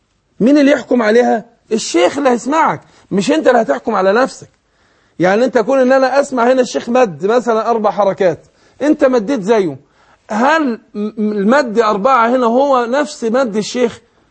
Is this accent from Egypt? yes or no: yes; Egypt; يعني ده معلش بالصلاح عندنا في مصر ان هو بيعجن في الايه في القراية